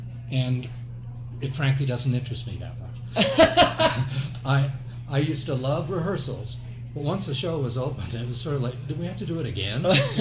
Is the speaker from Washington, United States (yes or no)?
yes; Walla Walla, Washington, United States; I grew up, my parents started the little theater in the town that I grew up in Walla Walla, Washington.